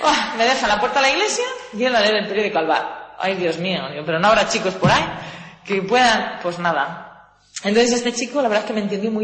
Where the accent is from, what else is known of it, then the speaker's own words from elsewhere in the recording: Dominican Republic; Soy dominicano, que va.